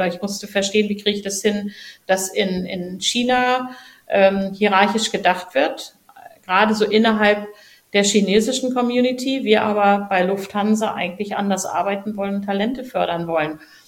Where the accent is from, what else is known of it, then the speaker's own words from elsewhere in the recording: Germany; mich als Deutsche, als Chefin